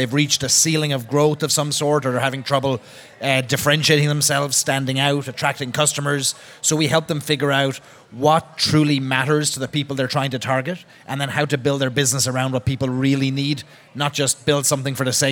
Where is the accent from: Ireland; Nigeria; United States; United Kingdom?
Ireland; Cork, Munster; I'm from Cork. The whiskey's from Cork. All good things come from Cork.